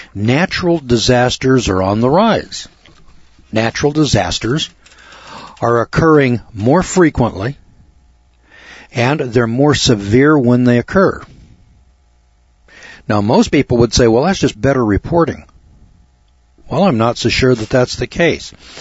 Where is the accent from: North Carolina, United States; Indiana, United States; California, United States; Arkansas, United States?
California, United States; Eureka; My God, I came from Eureka, California. The population of the city is only 30,000.